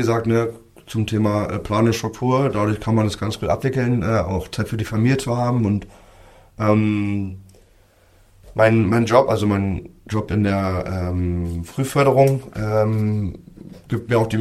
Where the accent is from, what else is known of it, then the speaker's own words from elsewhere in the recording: Berlin, Germany; ich bin in Treptow-Köpenick aufgewachsen. Also um es genau zu sagen, zwischen Adlershof und Oberhof-Rudow.